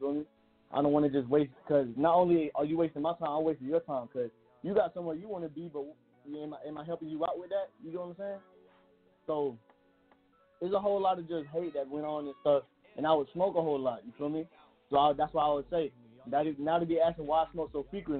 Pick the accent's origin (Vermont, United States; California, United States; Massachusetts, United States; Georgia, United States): Georgia, United States; Riverdale; I'm originally from Riverdale, though, but when I was young, you know, I used to move around a whole lot